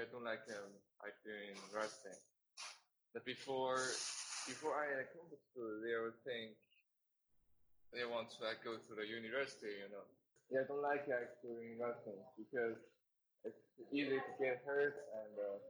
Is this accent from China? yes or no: yes; Henan, China; English is a second language; Yeah, I come from China.